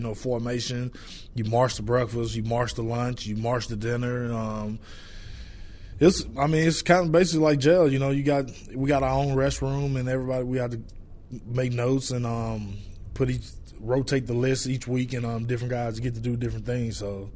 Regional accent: Batesville, Mississippi, United States; When Friday Night Lights going on in my hometown, everything shut down.

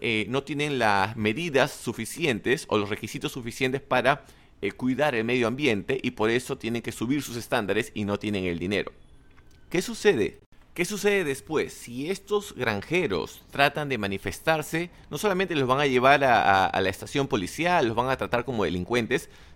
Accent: Peru; como peruanos tenemos que defender nuestro mar.

